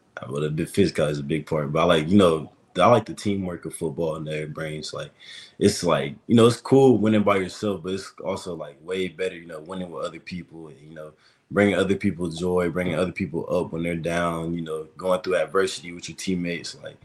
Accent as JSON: {"language": "English", "town": "Huntsville", "region": "Alabama", "country": "United States", "tie": "born or raised there", "said": "It definitely helped a lot. I mean, like growing up, especially during the era that I grew up in, like, I mean, Bama was just the team to beat every year"}